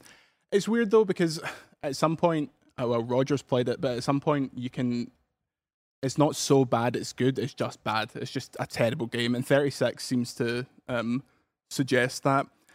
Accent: Paisley, Scotland, United Kingdom; I'm from Paisley, mate.

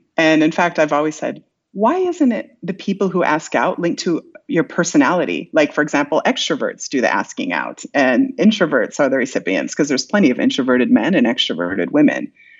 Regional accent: Iowa, United States; and I'm from Iowa originally, and I'm used to like making eye contact and smiling at people.

